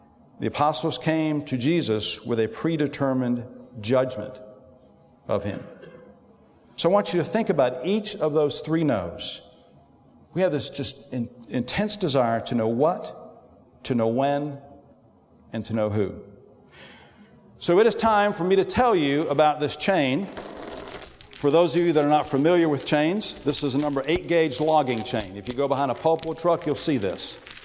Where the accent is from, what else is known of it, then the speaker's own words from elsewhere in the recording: Greenwood, United States; We grew up together in Greenwood. We were best friends, strong bonds.